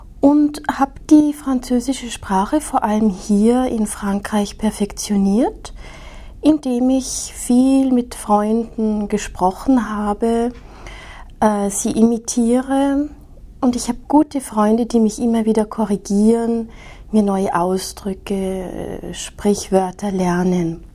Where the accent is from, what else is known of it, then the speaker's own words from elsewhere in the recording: Austria; first language German; moved away as an adult; now in France; Ich spreche Deutsch, das ist meine Muttersprache.